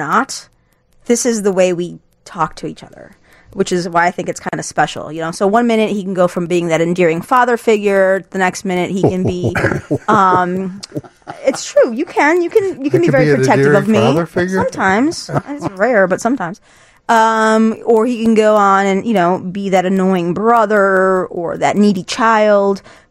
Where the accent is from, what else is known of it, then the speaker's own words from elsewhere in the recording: Chicago, Illinois, United States; I am born and raised in Old Town, and then, you know, I moved away here and there, and then when I came back to Chicago permanently